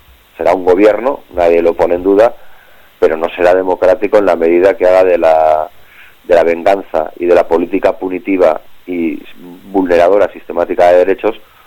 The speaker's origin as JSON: {"language": "Spanish", "town": "Bilbao", "region": "Basque Country", "country": "Spain", "said": "somos de Bilbao"}